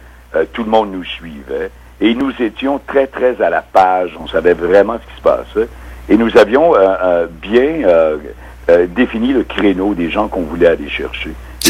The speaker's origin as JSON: {"language": "French", "town": "Valcartier", "region": "Quebec", "country": "Canada", "said": "je viens de Valcartier, moi. Mm-hmm. Alors, j'ai fait mes débuts à l'école anglaise et tout ça."}